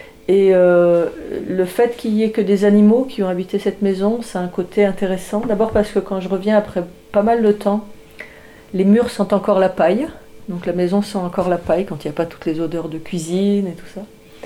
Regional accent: France; also born or lived in Côte d'Ivoire; Je suis née en Afrique. Mes parents vivaient en Afrique quand je suis née, en Côte d'Ivoire notamment. Et je suis venue vivre en France à partir de l'âge de 8 ans.

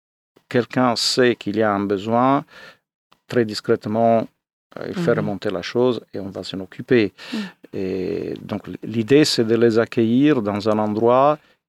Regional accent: Italy; now in France; je suis italien à la base, Maintenant, je suis bien intégré en France. Ça fait 20 ans que je suis là.

